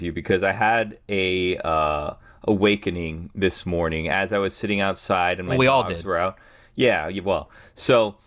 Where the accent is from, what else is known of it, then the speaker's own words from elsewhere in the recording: Miami, Florida, United States; this is my hometown team. I grew up here.